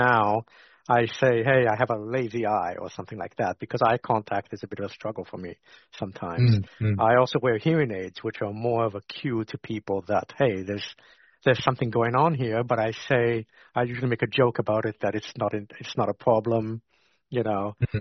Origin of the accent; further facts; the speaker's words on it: Canada; now in New Zealand; I'm a Gen Xer who's been around the world. You know, I'm from Canada and settled here in New Zealand for many years now.